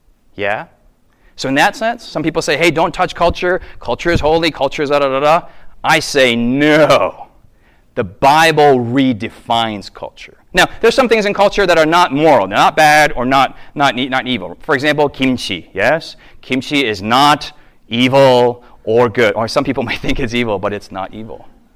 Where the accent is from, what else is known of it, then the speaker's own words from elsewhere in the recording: United States; I'm an American.